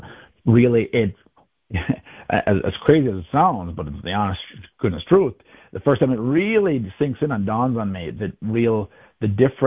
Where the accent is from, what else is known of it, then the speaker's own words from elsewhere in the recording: Jamaica; I grew up in Jamaica